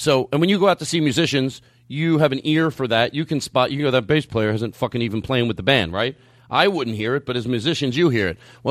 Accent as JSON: {"language": "English", "town": "Philadelphia", "region": "Pennsylvania", "country": "United States", "tie": "born or raised there", "said": "I grew up in Philadelphia, and I'm actually a pretty good driver in the snow."}